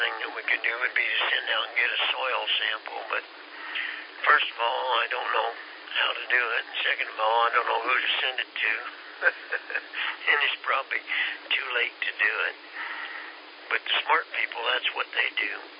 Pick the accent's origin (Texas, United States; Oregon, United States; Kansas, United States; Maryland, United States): Kansas, United States; Well, I'm a Yank from Kansas. I guess that's what you call it, kind of in the middle.